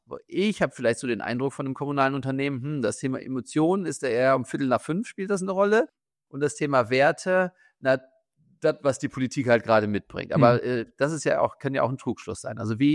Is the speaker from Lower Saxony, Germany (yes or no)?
yes; Lower Saxony, Germany; ich komme ja aus Niedersachsen, aus der Nähe, aus dem Emsland